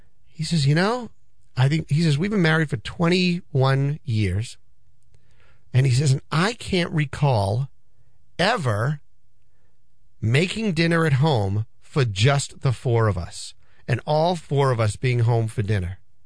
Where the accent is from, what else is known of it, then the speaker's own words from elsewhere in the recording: Peabody, Massachusetts, United States; now in North Andover, United States; Granted, I grew up here in Peabody. I went to Peabody High School.